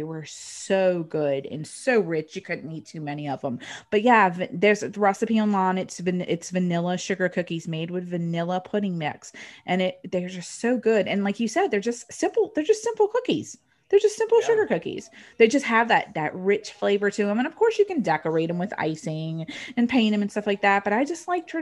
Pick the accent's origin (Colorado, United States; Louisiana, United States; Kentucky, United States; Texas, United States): Louisiana, United States; New Orleans; we're from New Orleans